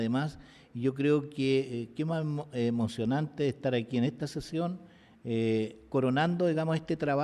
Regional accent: Talcamávida, Biobío, Chile; Yo nací en Talcamavia, me crié en Talcamavia y por lo tanto soy testigo de ese lugar, lo visité muchas veces desde niño

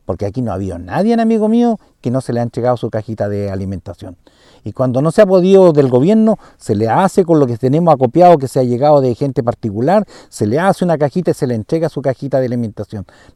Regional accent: Chile; como chilenos a veces nos queremos avivar, pues.

